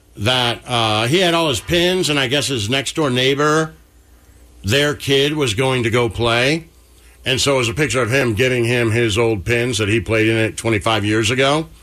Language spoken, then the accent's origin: English; Michigan, United States; Like, I have buddies just growing up in Michigan who would go play these travel hockey games in Canada.